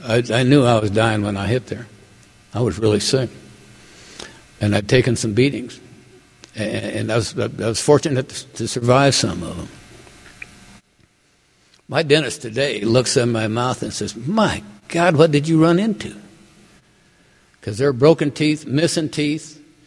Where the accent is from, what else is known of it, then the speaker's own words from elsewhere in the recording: Cheyenne, Wyoming, United States; this old detective that I had had any number of acquaintances with growing up in Cheyenne is standing in there.